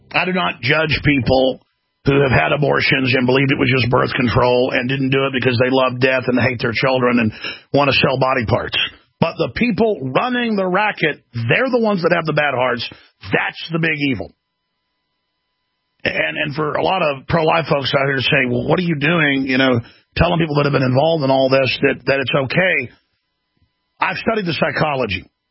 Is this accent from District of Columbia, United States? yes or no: no; Dallas, Texas, United States; But I grew up in Dallas, Texas.